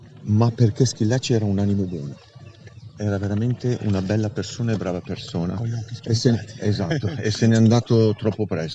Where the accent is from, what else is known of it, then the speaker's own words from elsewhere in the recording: Settala, Lombardy, Italy; io sono di Settala, io sono di Lodi.